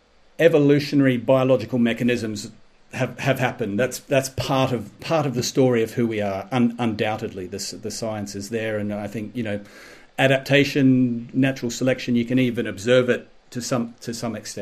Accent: Australia; well, as intelligent as an Australian can be

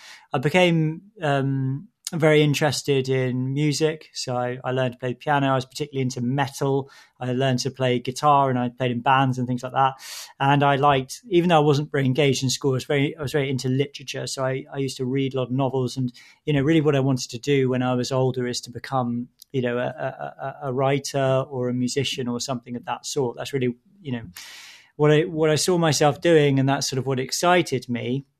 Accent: East of England, United Kingdom; I grew up, I'm from Essex. I'm from an island in Essex. And I suppose, you know, in terms of the faith, I was raised in a Christian household.

